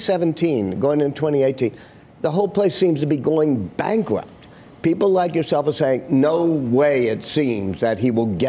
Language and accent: English; Louisiana, United States; Louisiana.